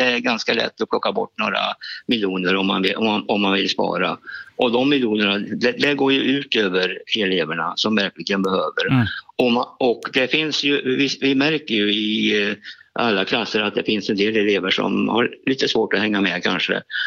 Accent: Värmland, Sweden; Jag är ju född upp i norra Värmland

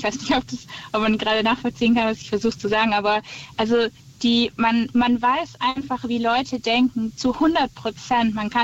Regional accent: Baden-Württemberg, Germany; also ich komme eigentlich aus dem Süden, so Raum Stuttgart.

